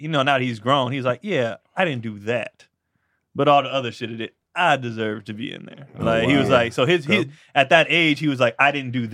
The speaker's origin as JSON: {"language": "English", "region": "California", "country": "United States", "tie": "born or raised there", "said": "Yeah, but that's why we grew up in the Bay Area, because my mom and dad was like, we getting the hell out of here."}